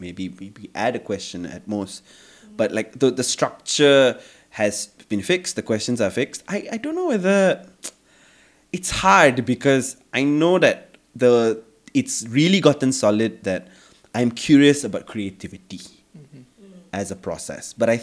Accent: India; And like I was very conscious of the fact that I'm Indian

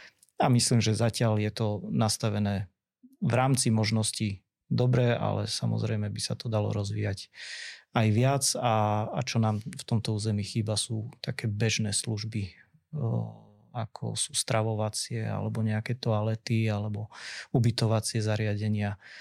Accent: Poprad, Prešov Region, Slovakia; Ja ako Popračan, ktorý som vyrastal v Poprade a na Spiši vyrastal, tak viem porovnať ešte rozdiely aj medzi nami.

